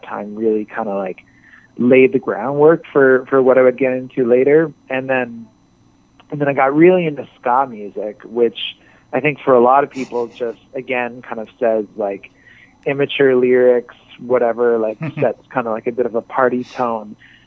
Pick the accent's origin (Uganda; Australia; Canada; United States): Canada; Toronto, Ontario; I grew up in Toronto